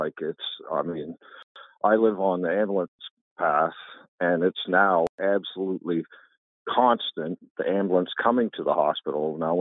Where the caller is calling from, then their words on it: Kentville, Nova Scotia, Canada; I'm calling from Kentville, Nova Scotia.